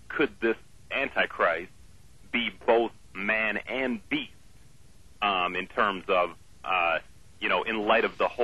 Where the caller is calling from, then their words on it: Lansing, Michigan, United States; From Lansing, Michigan.